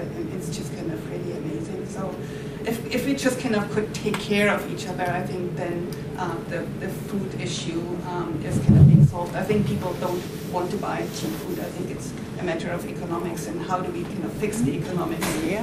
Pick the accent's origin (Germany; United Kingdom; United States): Germany; I'm originally from Germany, and when I was a teenager, I actually went around with my little motorbike and collected herbs.